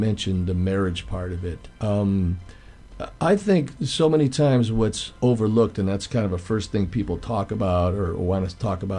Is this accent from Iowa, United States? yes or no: no; Cleveland, Ohio, United States; Growing up in Cleveland, I grew up in a really rough part of town.